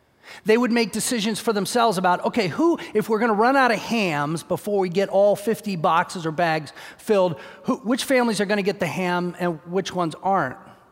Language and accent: English; Columbus, Ohio, United States; In my hometown of Columbus, Ohio, on the west side of downtown Columbus